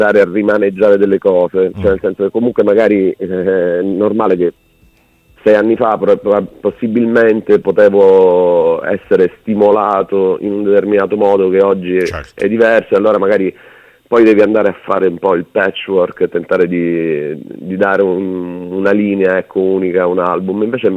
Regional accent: Barcellona Pozzo di Gotto, Sicily, Italy; io sono di Barcellona Pozzo di Gotto, okay, che è paese in provincia di Messina.

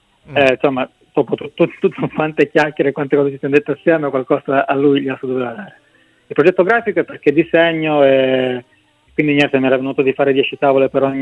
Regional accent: Mesagne, Apulia, Italy; born there; Io sono nato a Mesagne, provincia di Brindisi

